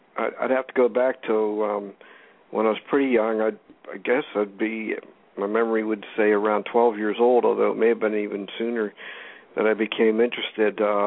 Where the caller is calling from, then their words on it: Pennsylvania, United States; Well, you already told him I'm calling from Pennsylvania.